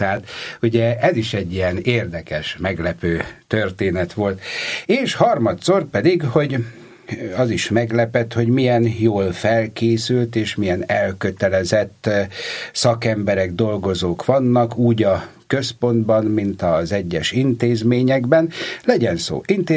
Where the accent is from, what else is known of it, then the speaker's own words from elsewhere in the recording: Baja, Bács-Kiskun, Hungary; born there; Bajai születésű vagyok, majd Soltvadkerten, illetőleg Kecelen szolgáltam 12-12 esztendőt, és a napokban lesz 2,5 éve, hogy itt vagyok